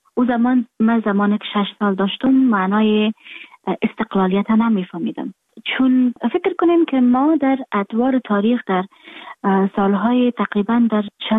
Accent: Afghanistan; moved away; من در خارج هستم، خارج از افغانستان هستم

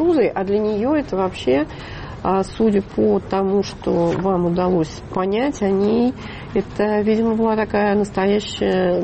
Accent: Voronezh, Voronezh Oblast, Russia; поскольку я родом из Воронежа

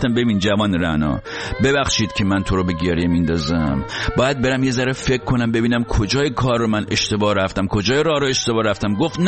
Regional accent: Rasht, Gilan, Iran; من خودم چون رشتی هستم اوکیه

